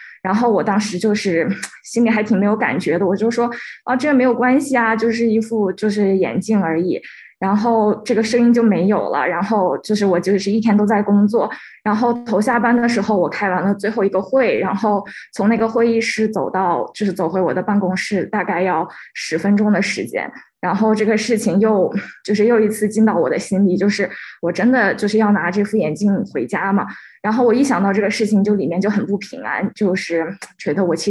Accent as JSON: {"language": "Chinese", "town": "Minneapolis", "region": "Minnesota", "country": "United States", "said": "大家好，我是来自 Minneapolis 的"}